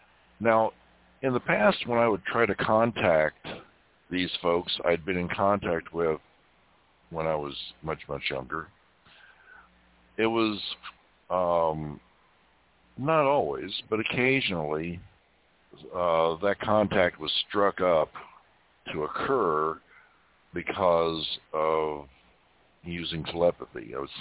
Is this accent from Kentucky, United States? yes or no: yes; Kentucky, United States; when I was growing up in Kentucky.